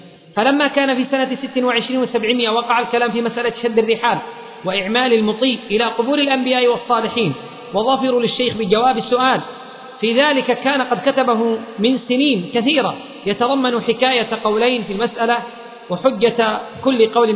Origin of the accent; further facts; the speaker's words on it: Yemen; لكن الفتوى المعمول بها في المحاكم حتى عندنا في اليمن